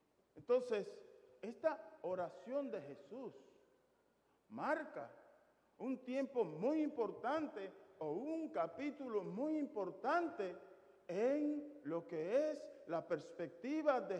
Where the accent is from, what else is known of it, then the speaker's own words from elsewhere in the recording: Dominican Republic; Diríamos en mi pueblo, en mi República Dominicana, más claro de ahí no canta un gallo.